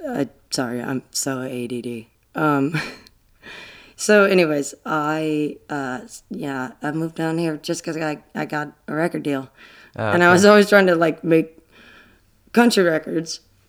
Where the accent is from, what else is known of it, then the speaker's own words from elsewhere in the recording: United States; I'm like, no, I'm from America.